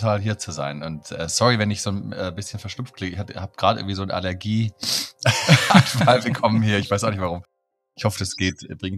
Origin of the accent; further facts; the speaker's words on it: Baden-Württemberg, Germany; Ich bin aufgewachsen bei Stuttgart im süddeutschen Raum, im Schwabenland. Meine Eltern waren aber keine Schwaben. Und mein Vater ist aus Berlin, meine Mutter aus Westfalen. Und ich bin in den 70er Jahren geboren